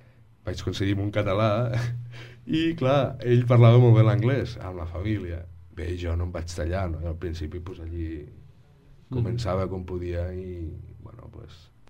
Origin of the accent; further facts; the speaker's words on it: Falset, Catalonia, Spain; vaig estudiar música de petit, aquí a Falset